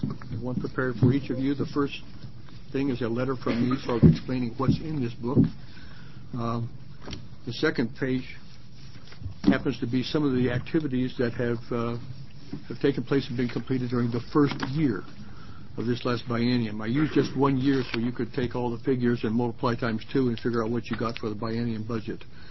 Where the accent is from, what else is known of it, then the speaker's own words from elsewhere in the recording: Pendleton, United States; I'm also from Pendleton, and funny things happen in Pendleton.